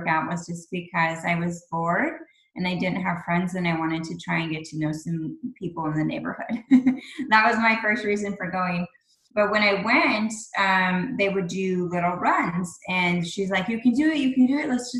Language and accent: English; Midwest, United States; Well, I grew up in the Midwest in a large homeschool family of 9 kids, 5 brothers and 4 sisters